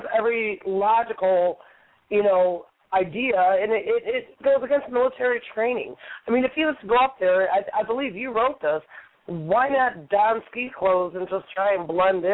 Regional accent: Michigan, United States; I'm not all my listeners are from California, and I'm from Michigan.

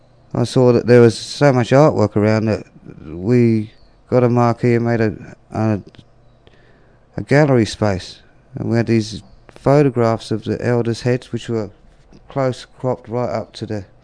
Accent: United Kingdom; I'm not an Aboriginal person. I'm British. I'm proud to be British because the people I'm made from are really nice people.

